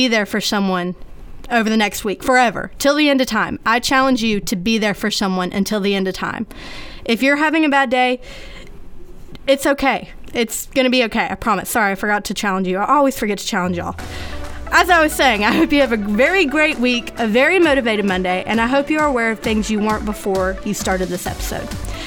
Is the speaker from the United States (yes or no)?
yes; Cullman, Alabama, United States; And then if you're from my hometown, Coleman, Alabama